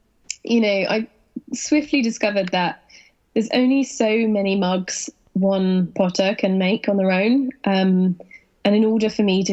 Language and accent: English; South West England, United Kingdom; I'm originally from Devon.